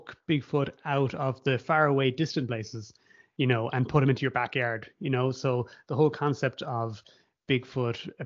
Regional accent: Cork, Munster, Ireland; my friends growing up in Cork and Ireland

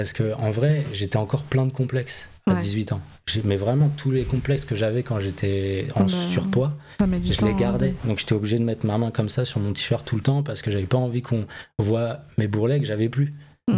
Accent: Paris, Île-de-France, France; Et moi, je viens de Paris où, de toute manière, j'ai été éduqué à l'encontre de tout ça.

